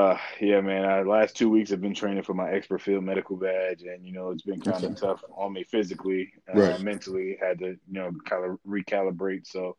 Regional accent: Bronx, New York, United States; also born or lived in Texas; now in Fort Drum, United States; A little kid growing up in the Bronx, New York. Moved to Texas when I was a little bit younger, in my 20s. And now I'm back stationed at Fort Drum, New York right now.

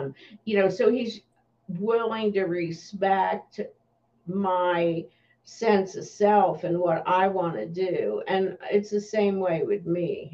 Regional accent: New Jersey, United States; go to New York shopping, because I grew up in New Jersey

